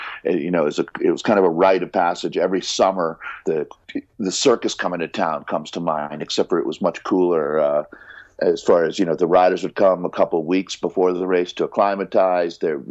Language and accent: English; Boulder, Colorado, United States; I grew up in Boulder, I guess as normal as Boulder could be.